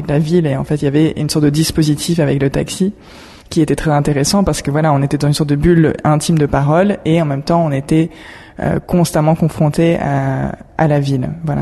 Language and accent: French; New York, United States; moi, j'ai grandi à New York.